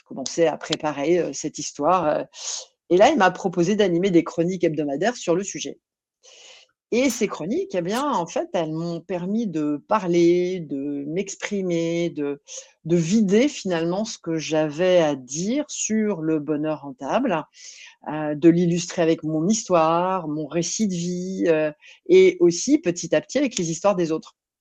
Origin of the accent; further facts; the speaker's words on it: France; now in Belgium; je suis française et que je vis en Belgique aujourd'hui.